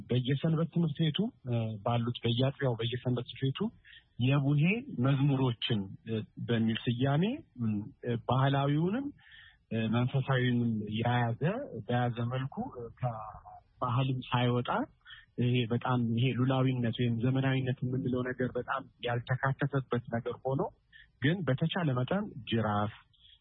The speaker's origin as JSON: {"language": "Amharic", "region": "Addis Ababa", "country": "Ethiopia", "tie": "born or raised there", "said": "እንዳጋጣሚ እዚሁ አዲስ አበባ አካባቢ ነው የተወለድነው እና ያደግነውና"}